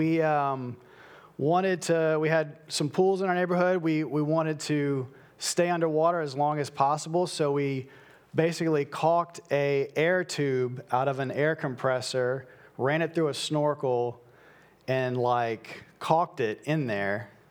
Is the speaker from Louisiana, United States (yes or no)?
yes; New Iberia, Louisiana, United States; I grew up in New Iberia, grew up in the country, had a lot of free time